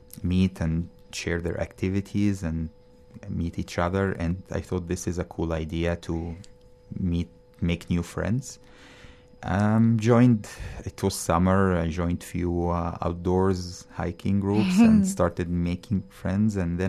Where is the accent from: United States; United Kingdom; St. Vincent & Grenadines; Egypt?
Egypt; Cairo, Cairo Governorate; moved away as an adult; now in Vancouver, Canada; So the story started when I moved from Cairo, that's where I was born and where I grew up, to Canada to work as a pharmacist.